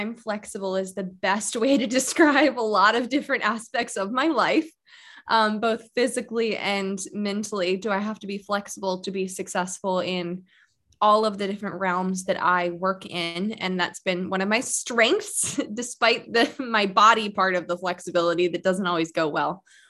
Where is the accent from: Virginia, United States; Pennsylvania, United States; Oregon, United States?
Pennsylvania, United States; And I grew up outside of Philadelphia.